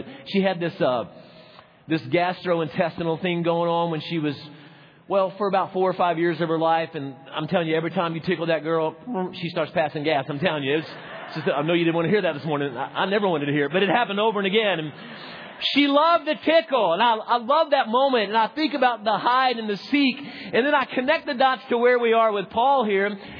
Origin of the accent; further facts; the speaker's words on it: the South, United States; accent: southern; I got my southern accent there.